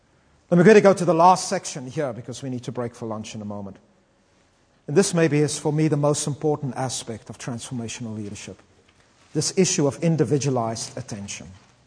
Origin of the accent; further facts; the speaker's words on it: South Africa; It's very difficult for me. I come from South Africa, so I'm not always used to this.